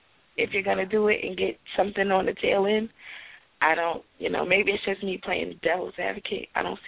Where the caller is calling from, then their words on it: New Jersey, United States; I'm calling from New Jersey.